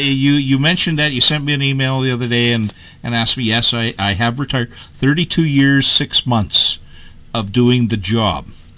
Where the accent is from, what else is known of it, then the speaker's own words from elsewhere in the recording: Moose Jaw, Saskatchewan, Canada; Yeah, no, that's my hometown, and that's where he was a police sergeant for a long, long time.